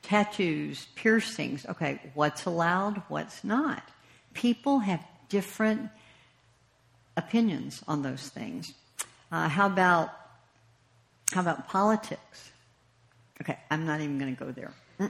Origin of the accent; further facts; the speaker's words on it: the South, United States; I am from the South, okay?